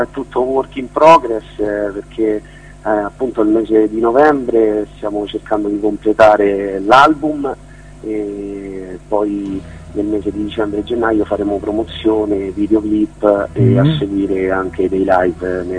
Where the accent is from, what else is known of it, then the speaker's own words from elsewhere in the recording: Orte, Lazio, Italy; Noi siamo precisamente di Orte, provincia di Viterbo.